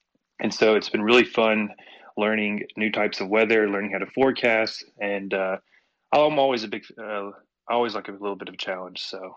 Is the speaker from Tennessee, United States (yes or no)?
yes; Tennessee, United States; now in Juneau, United States; So I will start off where I'm from and where I was raised. I'm actually from Tennessee. And I've not been in Juneau too terribly long.